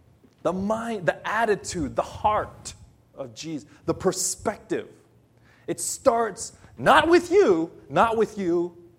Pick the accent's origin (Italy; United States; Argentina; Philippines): Philippines; accent: American; They say, you don't sound Filipino. You sound American. Yeah. I have the outside appearance. Sometimes. As an American, Chinese, Japanese, but I'm 100% Filipino.